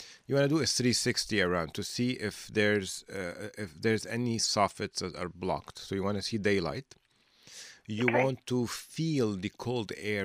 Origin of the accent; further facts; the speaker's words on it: Canada; the thing that we have, we're the most proud of is that we're Canadian.